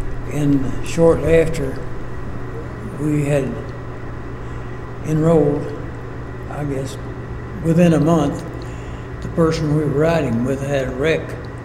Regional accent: Bowen, Kentucky, United States; born there; I was born in Powell County, a little place called Boyne, Kentucky.

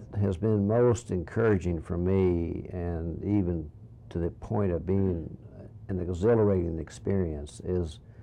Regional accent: Lexington, Kentucky, United States; Well, I was born in Lexington in 1930, the year of the Great Drought in Kentucky. Went to local school, University High School.

